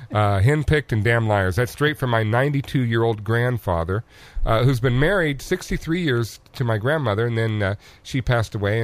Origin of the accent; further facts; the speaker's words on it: Colorado, United States; I've lived in other college towns, but like I lived in Boulder when I'm from Colorado